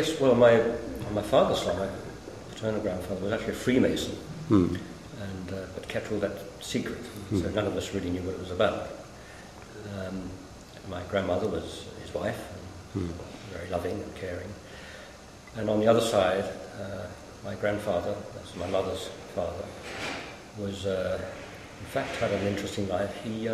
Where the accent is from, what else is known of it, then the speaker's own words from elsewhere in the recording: Watford, East of England, United Kingdom; born there; I was born in Watford, north of London, in 1940.